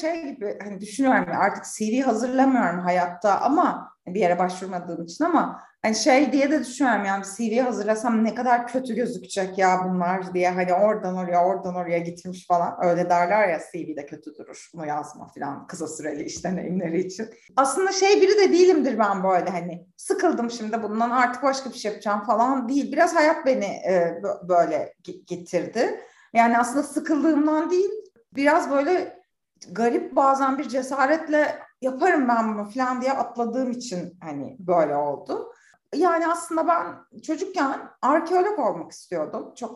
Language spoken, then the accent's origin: Turkish; Istanbul, Turkey; born there; Yani basit biyografik bilgi, 1987 İstanbul doğumluyum.